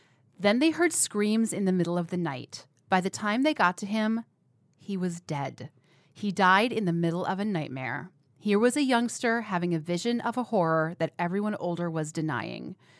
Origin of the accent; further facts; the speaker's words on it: Wisconsin, United States; And actually, when I was growing up, I'm from Western Wisconsin. We had a huge Hmong population in Western Wisconsin.